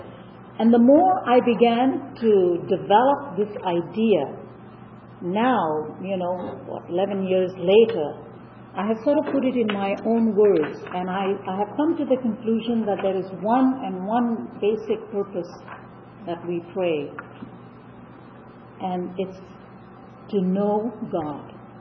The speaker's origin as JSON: {"language": "English", "country": "India", "tie": "born or raised there", "said": "It sort of reminded me of a scene every morning in our home growing up in India. We had servants"}